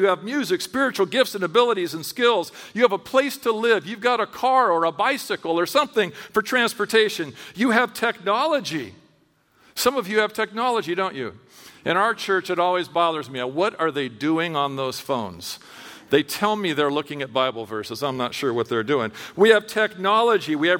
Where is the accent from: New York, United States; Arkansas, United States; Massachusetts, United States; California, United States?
California, United States; So I'm from California, and you can talk back all you want.